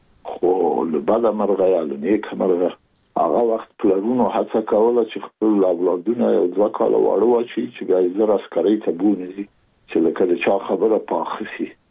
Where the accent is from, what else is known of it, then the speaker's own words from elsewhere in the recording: Kabul, Afghanistan; زه زېږېدلی په کابل کې یم. د کابل په چاګي کې ګزارګاه پله ته ورڅېرمه، او کلی د شکلا خان کلا. هلته زه زېږېدلی یم